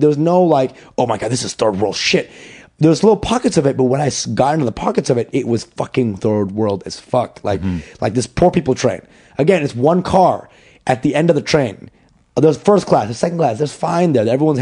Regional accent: New York, United States; I'm like I'm from New York

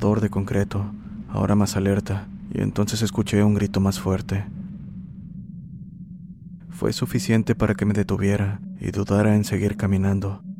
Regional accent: San José Independencia, Veracruz, Mexico; aquí en mi pueblito, en la Sierra de Songolica, que pertenece al estado de Veracruz. Mi pueblo se llama San José Independencia, uno de los más grandes de la zona.

